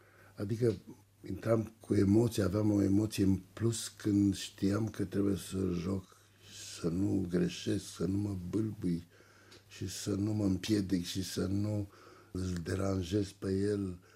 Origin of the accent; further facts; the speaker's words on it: Romania; Dar eu mă mențin pe poziție pentru că am demonstrat că sunt român.